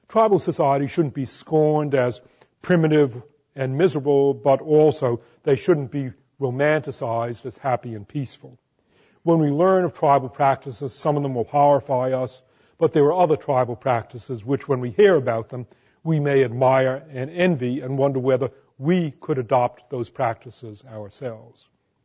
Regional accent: Boston, Massachusetts, United States; moved away as an adult; now in Los Angeles, United States; which I first visited after growing up in Boston and on the East Coast about 48 years ago, and that helped convince me that I was on the wrong coast. And so I moved now to Los Angeles

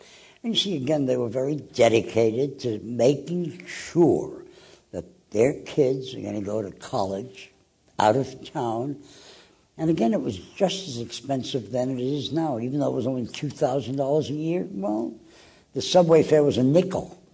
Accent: Brooklyn, New York, United States; Brooklyn was a beautiful place. My first job at the age of 12 was working in a drugstore because I was a small, skinny

